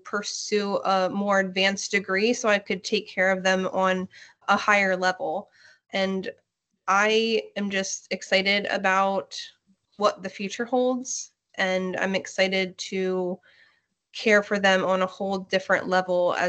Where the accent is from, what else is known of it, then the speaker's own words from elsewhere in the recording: Hanover, United States; I grew up in Hanover. I was born in Hanover. The only time I ever left was with my husband while he was in the military. And then we moved back.